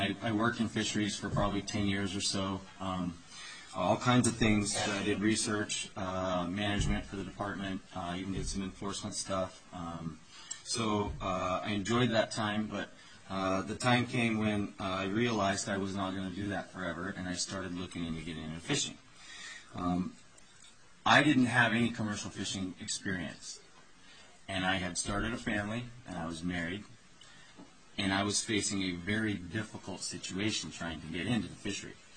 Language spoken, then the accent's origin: English; Haines, Alaska, United States; I was born in Haines. I've lived in Alaska about 30 years of my life.